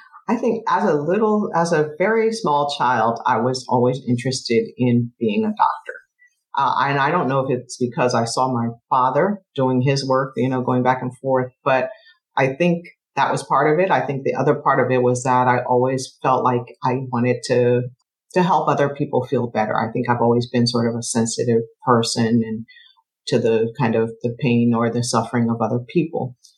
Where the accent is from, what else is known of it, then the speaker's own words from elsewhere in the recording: Liberia; born there; I was born in Liberia, West Africa, small country on the West Coast, founded by freed American slaves and people who were free people of color who had never been enslaved, who returned to Africa in the 1800s.